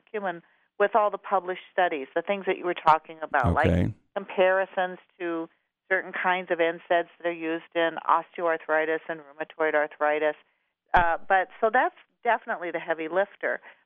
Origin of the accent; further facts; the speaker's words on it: Green Bay, Wisconsin, United States; So since I'm from Green Bay, Wisconsin, I have to do a football analogy.